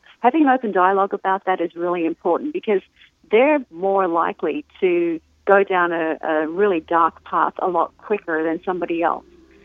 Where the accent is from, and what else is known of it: Australia; moved away as an adult